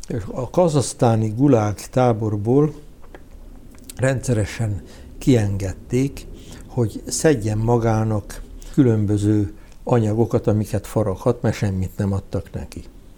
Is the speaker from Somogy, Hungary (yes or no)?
yes; Somogy, Hungary; Dunántúlról, Belső Somogyból származom, én ott olyan idegen voltam Halason, hogy az hihetetlen.